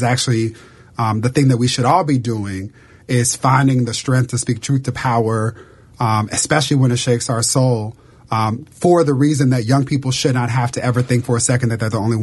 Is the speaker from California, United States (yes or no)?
yes; Inglewood, California, United States; and I'm from Inglewood, California, so I appreciate it.